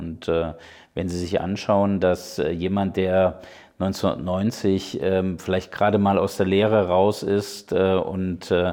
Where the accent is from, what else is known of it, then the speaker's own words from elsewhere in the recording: Thuringia, Germany; Und als Thüringer haben wir schon gelernt, da auch den Mund aufzumachen.